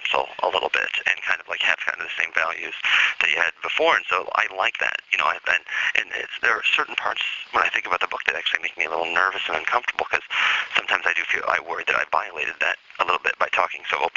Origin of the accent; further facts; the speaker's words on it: Midwest, United States; because I'm from the Midwest. We don't know what our nationality is. We're just from the Midwest